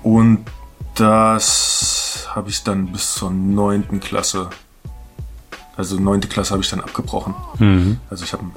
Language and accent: German; Leinefelde, Thuringia, Germany; Ich komme aus Leinefelde. Das ist die Stadt, die niemand kennt.